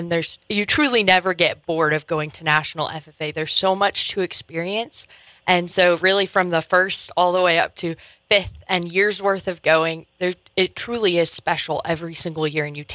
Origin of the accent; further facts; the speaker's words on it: Pompeys Pillar, Montana, United States; I'm from Pompey Spiller.